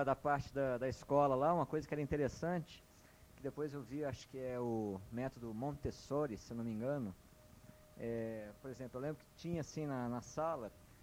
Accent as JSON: {"language": "Portuguese", "town": "Juiz de Fora", "region": "Minas Gerais", "country": "Brazil", "said": "Bom, eu sou mineiro, sou nascido em Juiz de Fora, terra do Itamar"}